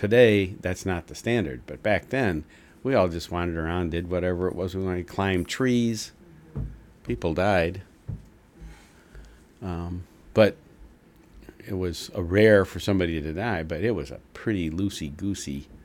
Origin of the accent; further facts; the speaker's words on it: Batavia, Illinois, United States; Batavia. Batavia is on the Fox River Valley between Elgin and Aurora. It's where Fermi Labs is, which is the accelerator, particle accelerator laboratory. Fermi Labs was not there when I was there.